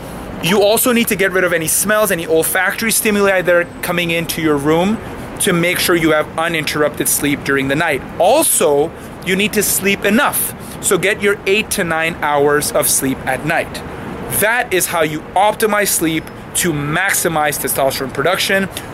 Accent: Montreal, Quebec, Canada; live from my hometown of Montreal, Canada.

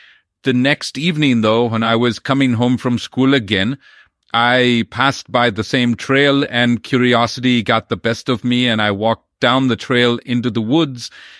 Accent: India; When I was a boy growing up in India, I used to travel a dirt road from the schoolhouse to my village

